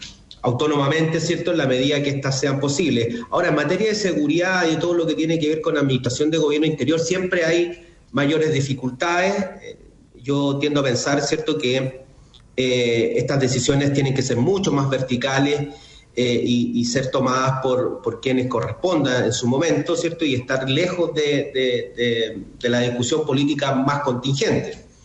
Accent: Chile; lo que es muy malo es que nosotros, como chilenos, digo

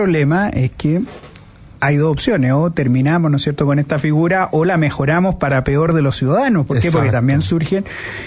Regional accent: Santiago, Santiago Metropolitan Region, Chile; born there; Yo no soy tan regionalista, nací en Santiago

